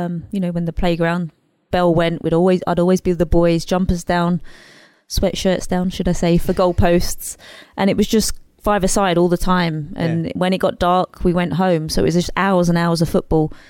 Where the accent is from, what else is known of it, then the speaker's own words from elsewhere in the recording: England, United Kingdom; I knew nothing about the American college system because you don't growing up in England.